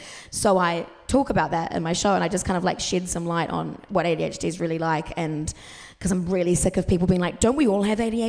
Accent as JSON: {"language": "English", "region": "Wellington", "country": "New Zealand", "said": "I'm from Wellington."}